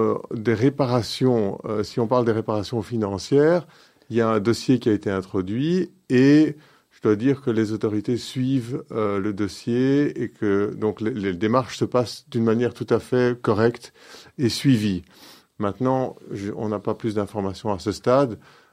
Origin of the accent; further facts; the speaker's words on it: Charleroi, Wallonia, Belgium; C'est vrai que moi, j'ai grandi à Charleroi